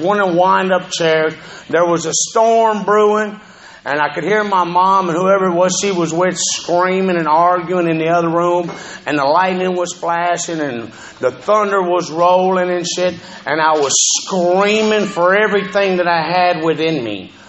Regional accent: Houston, Texas, United States; born there; And so I was born in Houston, 69.

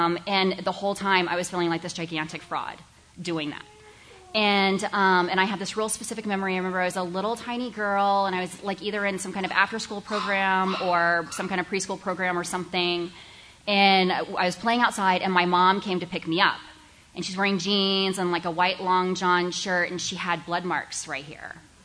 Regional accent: Texas, United States; You know, I'm from Texas. We were like barely eating Chinese food in 1986.

